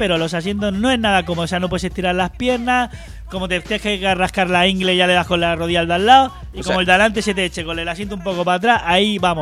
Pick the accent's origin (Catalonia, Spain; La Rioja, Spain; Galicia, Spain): Catalonia, Spain; born there; Yo soy catalán, las cosas como son. Sí. Yo nací en Cataluña, mis hijos son catalanes, sé hablar catalán.